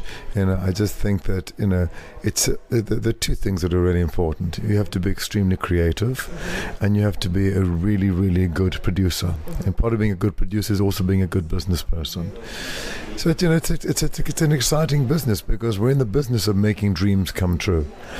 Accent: South Africa; moved away as an adult; I didn't want to really stay in South Africa at the time because I didn't know what the future was going to be.

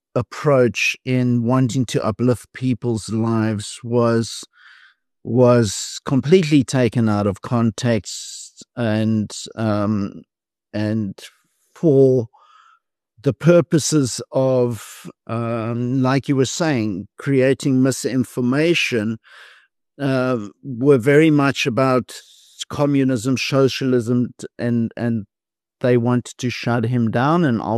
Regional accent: South Africa; growing up in South Africa, we were taught about swart gevaar and rooi gevaar and the communist threat.

